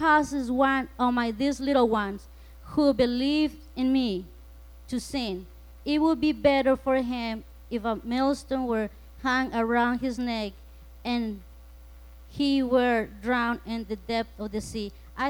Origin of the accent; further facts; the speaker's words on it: Mexico; I'm from Mexico.